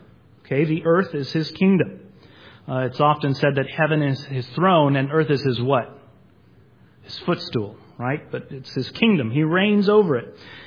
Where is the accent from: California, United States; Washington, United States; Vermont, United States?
California, United States; They were very kind to Americans. Especially when I said I was from California.